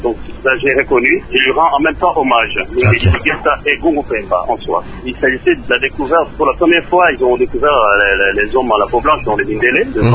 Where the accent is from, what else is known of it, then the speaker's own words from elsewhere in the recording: Païkongila, Pool, Republic of the Congo; Et le 8, on ira à Païkongila, dans mon bled.